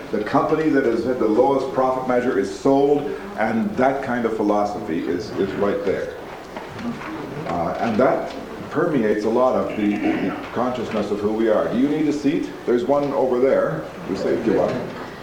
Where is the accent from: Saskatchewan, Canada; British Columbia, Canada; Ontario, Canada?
British Columbia, Canada; I come from British Columbia, north here